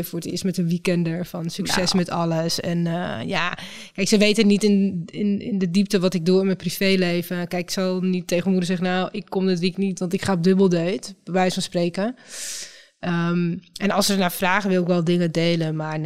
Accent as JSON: {"language": "Dutch", "town": "Amsterdam", "region": "North Holland", "country": "Netherlands", "tie": "born or raised there", "said": "En ik ben in Amsterdam opgegroeid."}